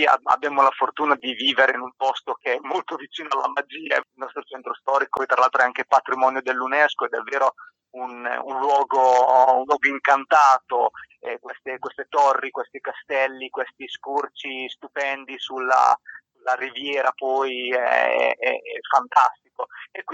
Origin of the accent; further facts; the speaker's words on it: San Marino; ho voluto un po' racchiudere un po' tutti gli artisti della mia terra per unire laddove in questo momento sembra molto difficile riuscire a stare insieme, ad unire. Ecco, questo brano ci ha uniti noi come realtà sammarinese